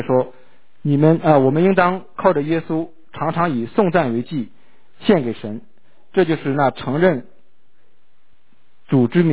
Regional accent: China; 就是我们从大陆来的人，我们在国内可能上政治课学过这么一段话

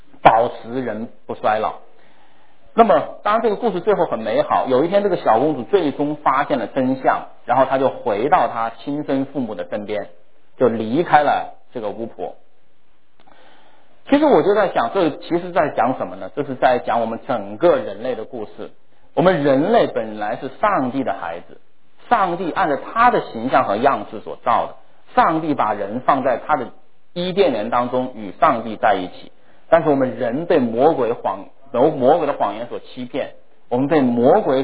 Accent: Wuhan, Hubei, China; 就是在我的家乡武汉中国武汉这个地方

